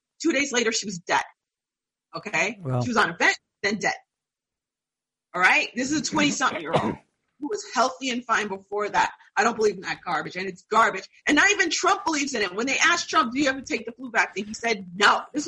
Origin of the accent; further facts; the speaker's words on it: New York, United States; because I grew up in New York. And I know for a fact that facility was always a mess.